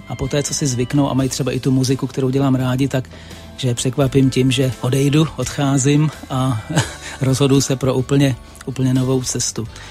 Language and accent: Czech; Prague, Czechia; já jsem vlastně pražský kluk, já jsem prožil dětství v paneláku v Praze